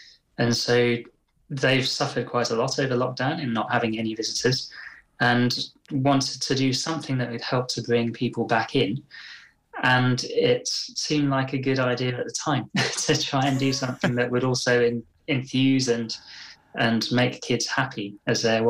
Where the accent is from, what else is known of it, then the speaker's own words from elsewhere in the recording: England, United Kingdom; I grew up in the Midlands.